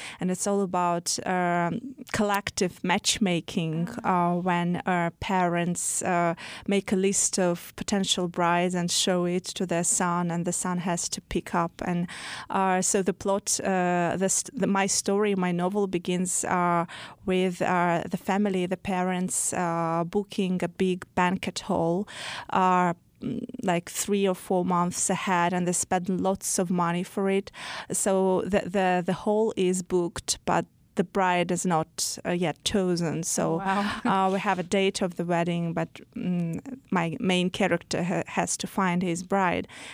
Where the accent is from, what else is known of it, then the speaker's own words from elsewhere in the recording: Russia; I was really surprised when I encountered people who didn't know that I'm from Russia as well